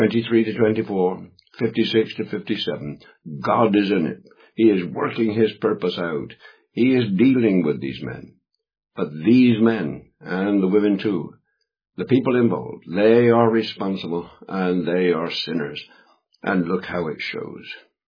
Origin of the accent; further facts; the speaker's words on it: England, United Kingdom; I'm an Englishman, so I'm not following what's going on at the moment with Mr. Trump and the American tweets and all the rest of it.